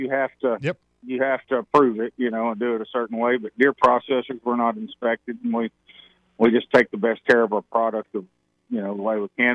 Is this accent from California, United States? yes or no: no; Texas, United States; I grew up in Central Texas and grew up cutting meat around a bunch of old Germans. And I always remember them doing it, but our climate down here in South Texas is just not conducive to what they did.